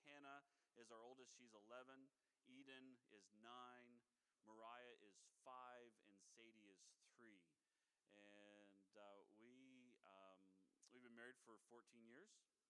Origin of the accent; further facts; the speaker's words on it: Moncton, New Brunswick, Canada; And my mom and dad, we grew up in Moncton, New Brunswick, and they're still there.